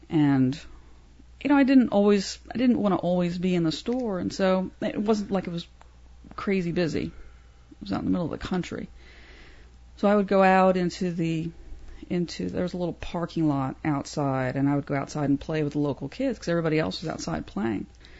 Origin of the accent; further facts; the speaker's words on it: Virginia, United States; also born or lived in New York; Virginia. Well, originally, I was born in New York. But I consider Virginia because that's where I grew up, first grade on.